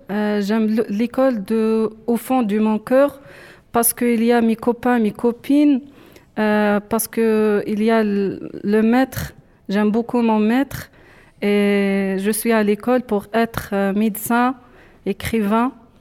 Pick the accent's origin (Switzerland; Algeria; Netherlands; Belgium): Algeria; Khenchela, Khenchela Province; moved away as an adult; now in France; Quand j'étais petite, j'habitais en Algérie, à Kanchla, c'est au nord-est de l'Algérie. Je suis arrivée en 2016 en France.